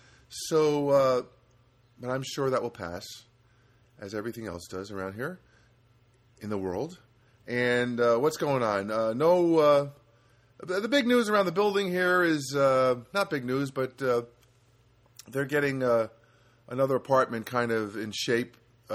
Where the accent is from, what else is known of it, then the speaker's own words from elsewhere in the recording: New Jersey, United States; I mean, I'm from New Jersey.